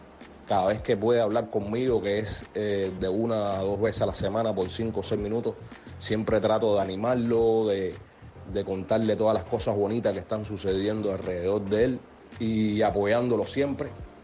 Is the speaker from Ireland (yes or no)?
no; Cuba